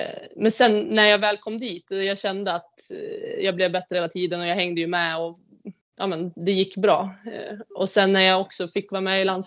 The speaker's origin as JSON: {"language": "Swedish", "town": "Sundsvall", "region": "Västernorrland County", "country": "Sweden", "tie": "born or raised there", "lives_now": "Umeå, Sweden", "said": "än vad jag hade chansen till hemma i Sundsvall"}